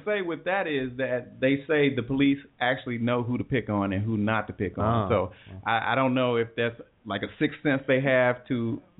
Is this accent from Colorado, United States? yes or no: no; Cincinnati, Ohio, United States; I want to go back to my hometown, man. There was an unfortunate incident that happened a few weeks ago where a University of Cincinnati cop killed an unarmed gentleman